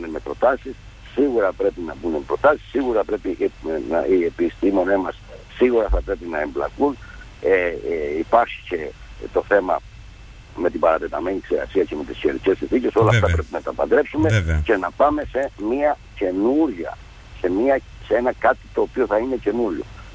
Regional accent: Crete, Greece; Εγώ θα σας πω ένα παράδειγμα για το χωριό μου

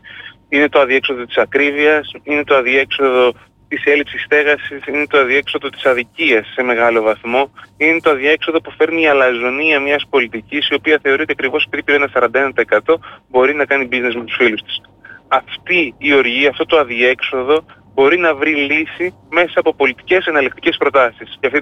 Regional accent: Lasithi, Crete, Greece; στον τόπο μου, στο Λασκίδι

